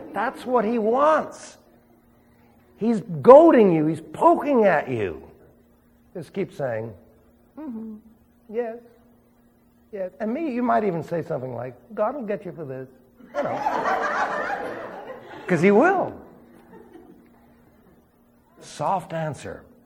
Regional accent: New York, United States; Remember, I was raised in New York.

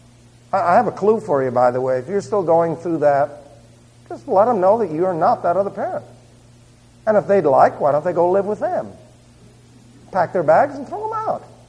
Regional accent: New York, United States; Imagine six of us from New York and all the rest, all from West Virginia.

